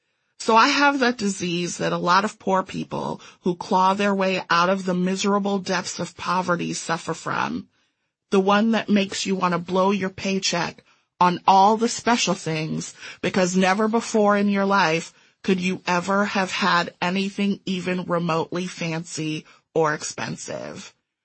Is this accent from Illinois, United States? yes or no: yes; Evanston, Illinois, United States; now in Chicago, United States; Where did you grow up? Evanston. And I'm still basically there.